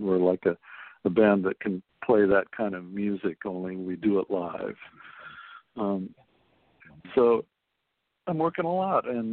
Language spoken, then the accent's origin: English; Nebraska, United States; Well, you'd have to be born and raised in Nebraska maybe to have that kind of an attitude. I don't really have that attitude, although I would never think of moving back there.